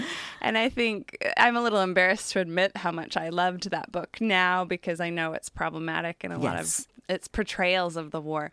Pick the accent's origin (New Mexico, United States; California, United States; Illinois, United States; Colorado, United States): Illinois, United States; Chicago; I grew up in Chicago.